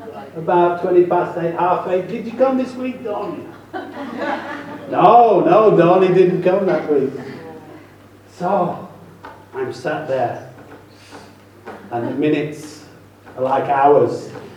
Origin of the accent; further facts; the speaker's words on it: United Kingdom; I'm British, I would never have a man bag.